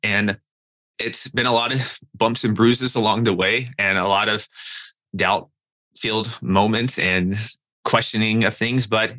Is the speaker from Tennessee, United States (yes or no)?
yes; Nashville, Tennessee, United States; now in New York City, United States; So I'm from Nashville, Tennessee, and I'm in medical school in New York City.